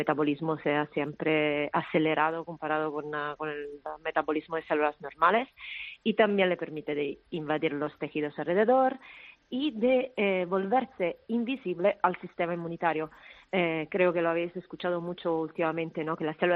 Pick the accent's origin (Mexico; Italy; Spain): Italy; Mi padre es checo, es de Praga. Yo soy italiana, pero mi padre es checo.